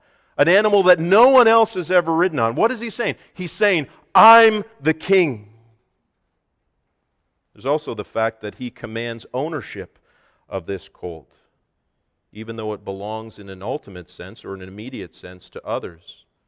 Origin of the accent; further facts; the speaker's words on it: Canada; because we're Canadian, we'll focus on hockey.